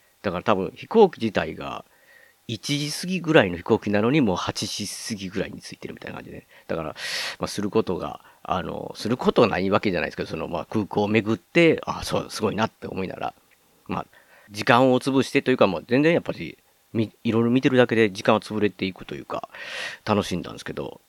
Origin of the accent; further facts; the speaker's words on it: Osaka, Japan; 僕、大阪出身、だって出身で大阪に住んでるんですけど